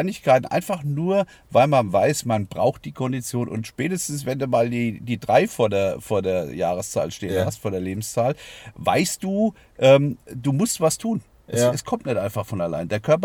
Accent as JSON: {"language": "German", "region": "Hesse", "country": "Germany", "said": "ich komme aus Hessen"}